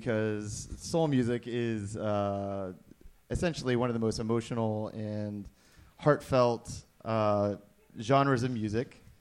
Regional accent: Dallas, Texas, United States; I'm from Dallas.

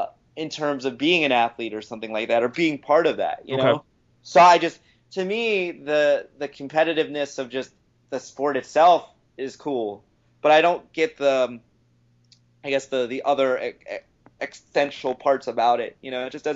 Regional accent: Ellicott City, Maryland, United States; I grew up in Ellicott City, but it's not really a city. You know, it's just a kind of a suburb.

